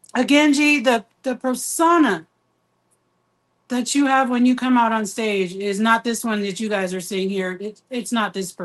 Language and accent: English; Texas, United States; Why does it stick in my head? Because I'm Texan.